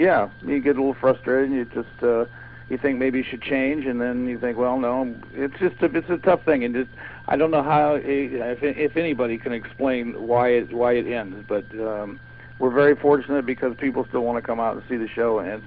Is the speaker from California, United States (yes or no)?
yes; Los Angeles, California, United States; Los Angeles.